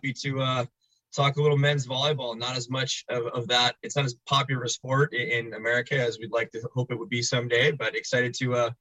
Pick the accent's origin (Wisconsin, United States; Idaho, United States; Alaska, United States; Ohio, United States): Wisconsin, United States; Hartford; started coaching the high school girls team where I grew up in Hartford, Wisconsin.